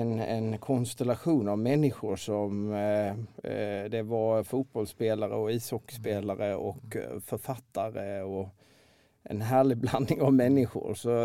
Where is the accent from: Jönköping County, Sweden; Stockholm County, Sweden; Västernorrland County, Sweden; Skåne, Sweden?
Jönköping County, Sweden; Tranås; vi är i Tranås.